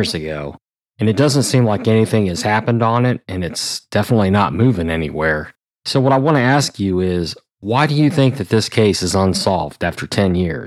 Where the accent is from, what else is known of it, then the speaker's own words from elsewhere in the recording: Indianapolis, Indiana, United States; I grew up in Indianapolis on the east side, and several people were murdered in the neighborhood that I lived in, but that was life in Indianapolis.